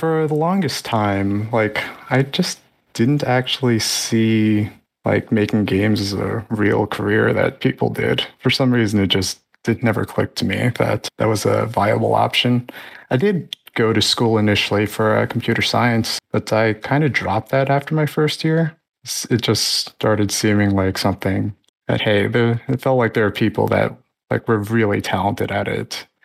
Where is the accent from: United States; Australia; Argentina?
United States; Brooklyn, New York; I've only lived at this one place in Brooklyn though.